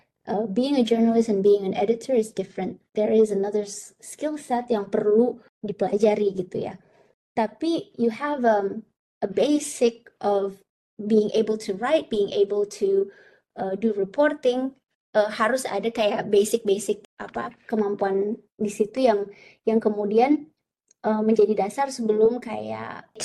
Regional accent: Indonesia; born there

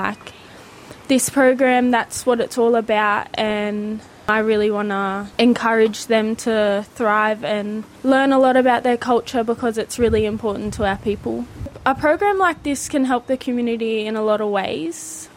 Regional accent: Batemans Bay, New South Wales, Australia; I'm from Batemans Bay, New South Wales.

